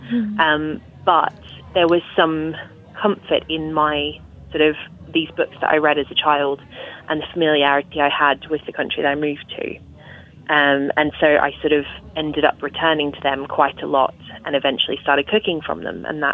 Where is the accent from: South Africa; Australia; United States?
Australia; moved away as an adult; now in England; So although I grew up in Australia, I grew up with a lot of English literature and a lot of conversations about England and a lot of English food, and then always grew up certain that I would at some point move back here.